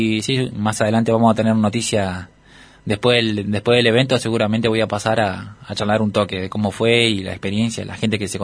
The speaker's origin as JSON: {"language": "Spanish", "town": "Guadalajara", "region": "Jalisco", "country": "Mexico", "tie": "born or raised there", "said": "la gente ahí de Guadalajara también, un saludo grande, que es mi pueblo."}